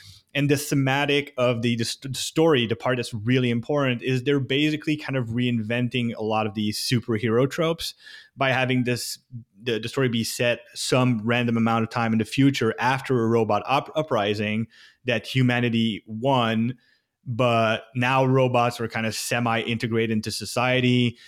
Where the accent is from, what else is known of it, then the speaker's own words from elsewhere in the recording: Canada; And as Canadian, I'm legally obliged to be a hockey fan